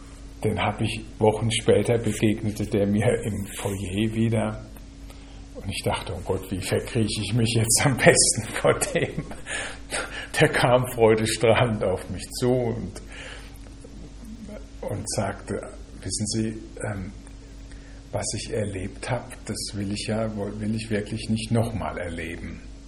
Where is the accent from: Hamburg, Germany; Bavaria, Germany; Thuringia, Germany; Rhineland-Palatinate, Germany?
Rhineland-Palatinate, Germany; ich bin als Pfälzer aufgewachsen in der Nähe der französischen Grenze.